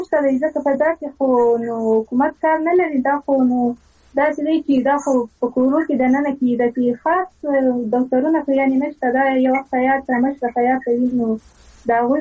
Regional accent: Ghazni, Afghanistan; now in India; زه ډېره ویاړم چې زه د غزنی ولایت یم.

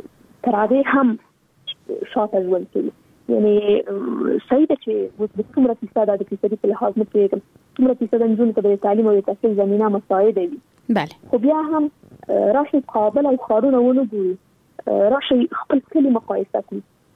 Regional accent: Afghanistan; زه خو شخصا په جګړه کې پیدا شوی یم، دا د په جګړه کې رالویه شولم

